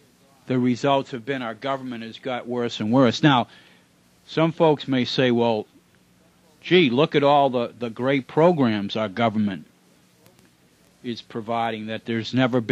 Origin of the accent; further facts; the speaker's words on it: United States; I'm glad that I'm an American, amen.